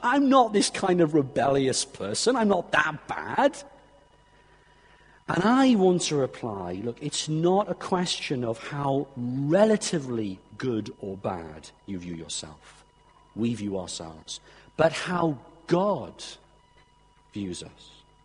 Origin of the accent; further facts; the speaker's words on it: Abergavenny, Wales, United Kingdom; growing up in King Henry VIII School, Abergavenny, bog standard comprehensive school